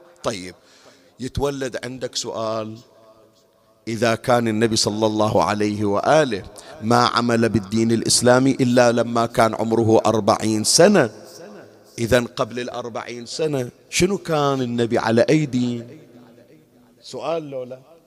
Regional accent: Bahrain; عندنا بالبحرين، التقيت بهم في مكتبة من المكتبات

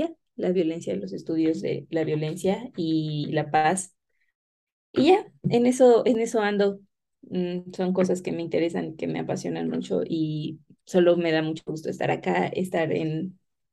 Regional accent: Mexico City, Mexico; soy de Ciudad de México

